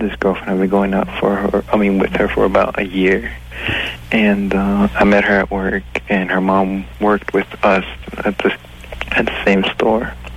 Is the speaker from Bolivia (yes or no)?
yes; Bolivia; I'm from Bolivia.